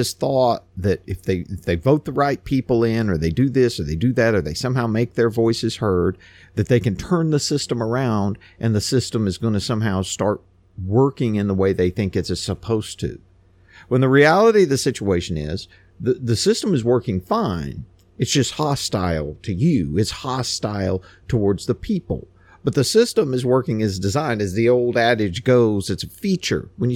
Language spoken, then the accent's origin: English; Texas, United States; But our story today comes from my home state of Texas